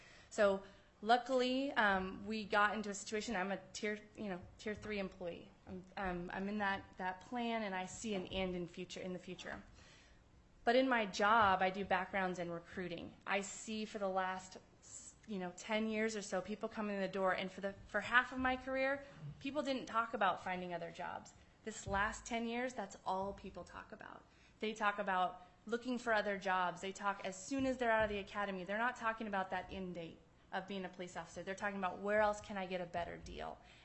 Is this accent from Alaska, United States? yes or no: yes; Alaska, United States; moved away as an adult; I'm born and raised in Alaska, and when I went outside for college, I met my husband who wanted to be a police officer. Pretty intimidating, but we came back to Alaska, which is my home